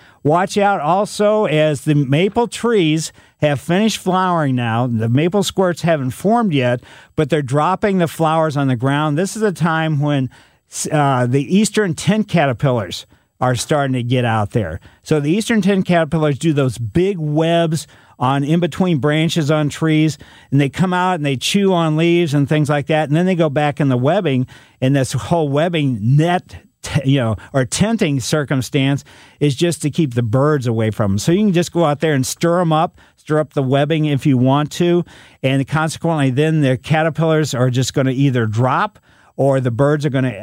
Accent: Ellisville, United States; growing up in Ellisville, our yard was filled with this.

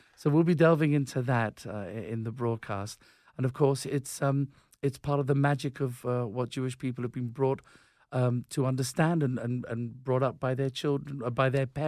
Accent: England, United Kingdom; I'm from England

